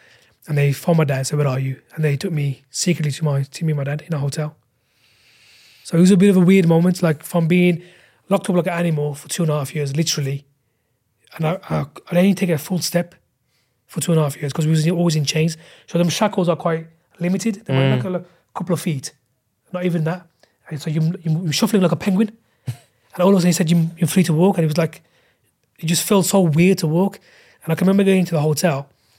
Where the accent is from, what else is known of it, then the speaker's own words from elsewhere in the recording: London, United Kingdom; We're from London, this and that, blah, blah, blah.